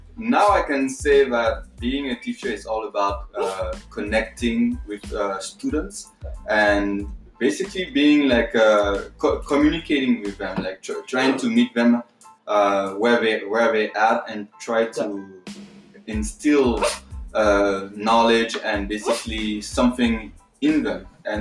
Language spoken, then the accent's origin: English; Togo; I grew up in Togo, so it was pretty hard seeing him as a teacher because over there teachers were not well paid